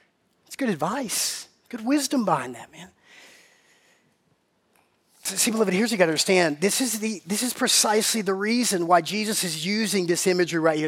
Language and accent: English; Warner Robins, Georgia, United States; I'm 8 years old, and I'm growing up in Warner Robins, Georgia. We're living on Dimitri Avenue, Warner Robins, Georgia.